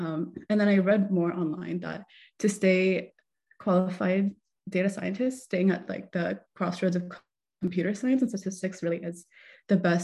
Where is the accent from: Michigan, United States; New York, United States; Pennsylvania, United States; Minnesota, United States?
Michigan, United States; So I was raised in Michigan, and I was raised by immigrant parents who really valued education